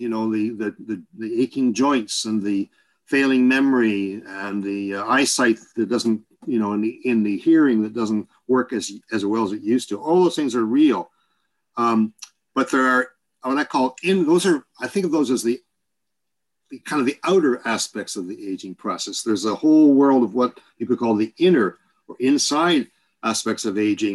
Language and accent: English; Harvey Station, New Brunswick, Canada; I was born at a very young age and I grew up in Harvey Station and blah, blah, blah.